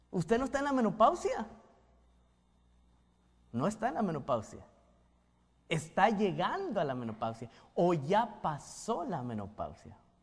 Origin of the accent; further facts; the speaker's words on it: Chihuahua, Mexico; no soy de Guadalajara, no soy de Jalisco, soy de Chihuahua.